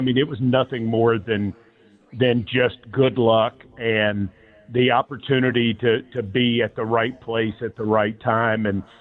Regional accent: Franklin, Tennessee, United States; But it was cool because I'm saying this is, you know, I'm some guy from Franklin, and now I'm going

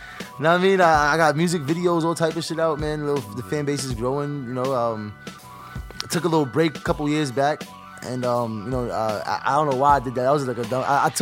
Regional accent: Brooklyn, New York, United States; also born or lived in Queens; Yeah, I'm from Brooklyn. I like to say I'm from New York, really, because I'm from really everywhere. I grew up everywhere. Like, I mean, my father lived in the Bronx, but I was born in Queens. But we moved to Brooklyn real early

